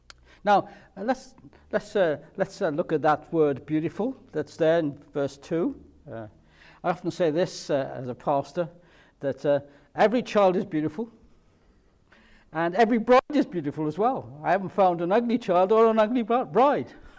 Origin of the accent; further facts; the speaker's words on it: Cardiff, Wales, United Kingdom; some of you can probably work it out from my accent, I was born and brought up in Cardiff. And I used to always think that my part of Cardiff was the best part of Cardiff, which was Splott, the Docklands. It was a really rough area.